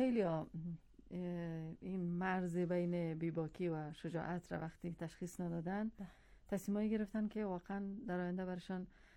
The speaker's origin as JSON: {"language": "Persian", "country": "Iran", "said": "من به عنوان یک ایرانی شاهد هستم"}